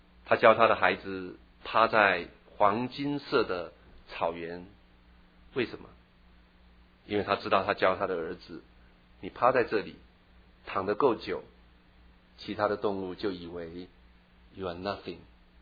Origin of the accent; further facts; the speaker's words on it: Taiwan; 我小时候在台湾长大